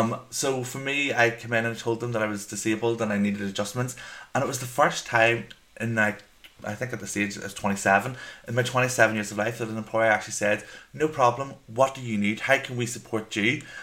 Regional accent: Northern Ireland, United Kingdom; And I'm from Northern Ireland with the accent.

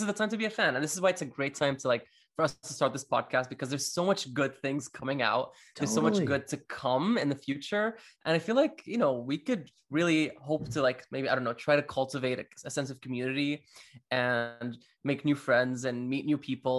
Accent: Damascus, Damascus Governorate, Syria; moved away as an adult; also born or lived in Cyprus / Russia; I'm 23 as well. We're the same age. I am originally from Damascus, which is in Syria. I ended up studying film and television studies in Cyprus before getting a job in Russia, of all places, and now I'm here. I've been here for a couple of years now

